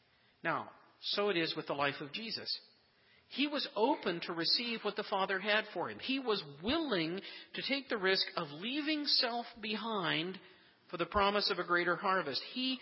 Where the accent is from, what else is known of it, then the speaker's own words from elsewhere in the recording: Indianapolis, Indiana, United States; the cherry and the peach trees that we had in our yard when I was growing up in Indianapolis.